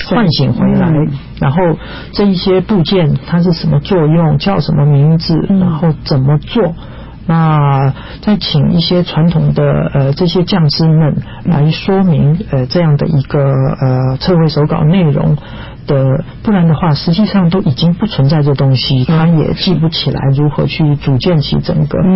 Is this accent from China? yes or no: no; Taiwan; 我们来理解我们台湾人、台湾的祖先是什么